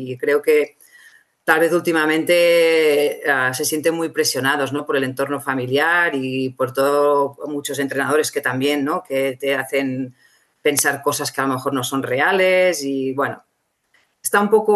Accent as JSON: {"language": "Spanish", "region": "Catalonia", "country": "Spain", "said": "O sea, yo también soy catalana y también soy de la peseta"}